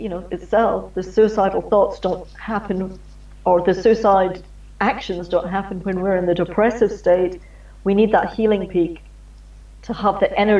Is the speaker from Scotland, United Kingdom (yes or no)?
yes; Scotland, United Kingdom; But I'm from Scotland